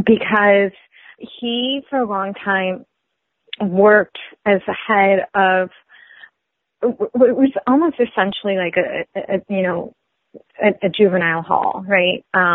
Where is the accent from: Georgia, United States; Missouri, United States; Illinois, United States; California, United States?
Illinois, United States; Oak Park; So he actually got my hometown of Oak Park, which is 8 miles to the north, to arrest Sabella and Peter.